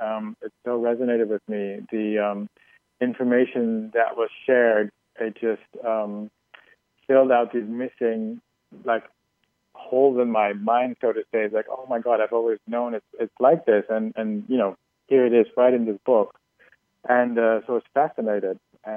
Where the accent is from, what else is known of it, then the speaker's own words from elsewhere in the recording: Netherlands; English is a second language; I wasn't really raised in any religion. I'm from the Netherlands, and we're kind of cerebral, rational people.